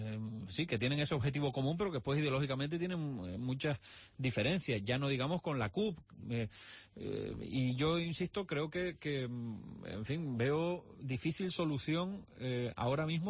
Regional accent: Canary Islands, Spain; yo lo digo como gran canario, y como canario y como español

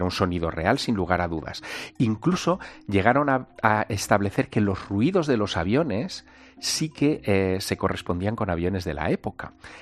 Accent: Teruel, Aragon, Spain; Bueno, yo soy de Teruel, de Aragón

